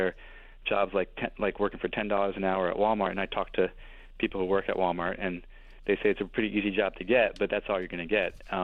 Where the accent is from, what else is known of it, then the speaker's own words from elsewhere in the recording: Belgium; now in United States; I think I grew up in Belgium, and I think that's a huge difference between Europeans and Americans. And my friends I went to high school with at a Belgian public high school all still live in Brussels.